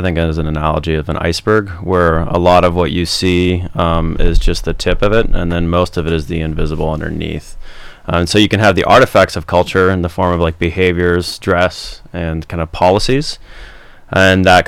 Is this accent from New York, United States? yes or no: no; Fairfield, Iowa, United States; I grew up here in Fairfield and attended MSAE.